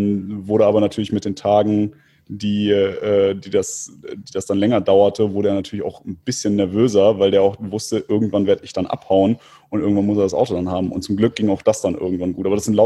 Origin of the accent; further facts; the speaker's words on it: Istanbul, Turkey; now in Germany; Da habe ich gesagt, ich komme aus Istanbul.